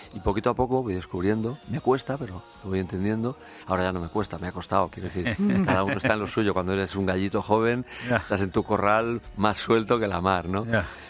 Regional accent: Barcelona, Catalonia, Spain; mi ciudad es Barcelona, yo nací en Barcelona, y es una ciudad que adoro

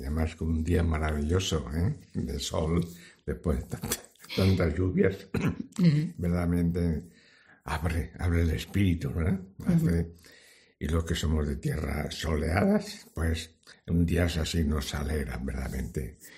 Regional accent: Spain; yo que soy español

